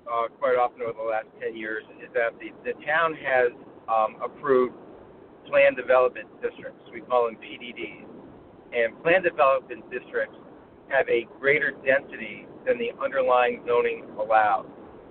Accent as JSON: {"language": "English", "town": "Colonie", "region": "New York", "country": "United States", "tie": "born or raised there", "said": "Well, I was raised in Colony. I'm a alumni of Colony Central High School in Siena College, and as I was growing up, I was very proud of my community."}